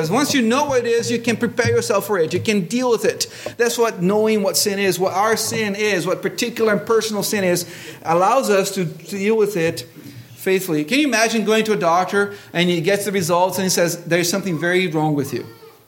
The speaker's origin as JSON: {"language": "English", "country": "Brazil", "tie": "born or raised there", "said": "Growing up in Brazil, often there was commercials"}